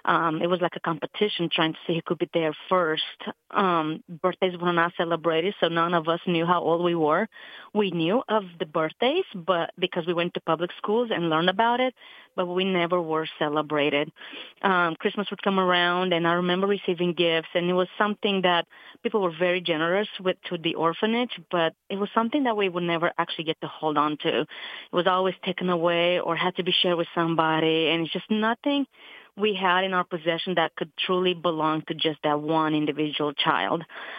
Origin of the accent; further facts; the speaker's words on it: Romania; Yeah, I am from Romania.